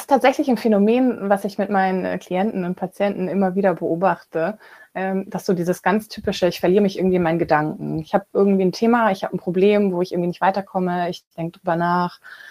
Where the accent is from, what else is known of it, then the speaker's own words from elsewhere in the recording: Northern Germany, Germany; now in Cologne, Germany; Ich bin allerdings ursprünglich ein Küstenkind, ich komme aus Norddeutschland